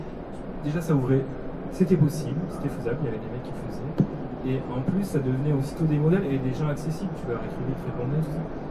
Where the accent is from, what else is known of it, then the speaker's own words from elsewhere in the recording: France; je suis Français, j'ai envie d'écrire des trucs